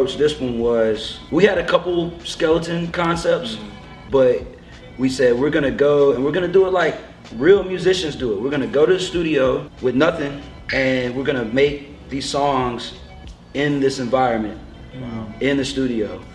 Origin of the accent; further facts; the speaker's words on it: North Carolina, United States; I'm from North Carolina originally.